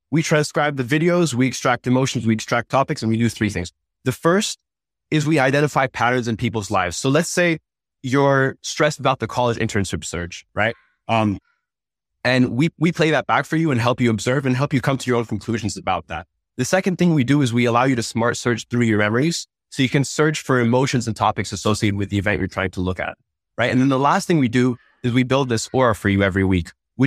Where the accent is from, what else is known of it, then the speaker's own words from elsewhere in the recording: Thailand; also born or lived in Uzbekistan; I grew up in Thailand and Uzbekistan and didn't have access to traditional therapy and traditional resources.